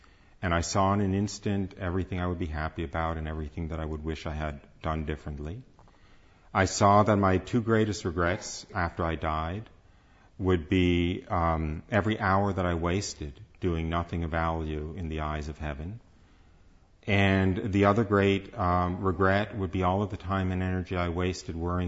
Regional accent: New York, United States; born there; So I was born outside of New York City.

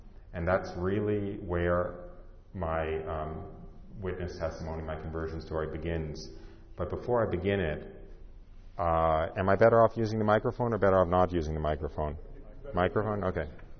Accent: New York, United States; And as I said, I was raised outside of New York City.

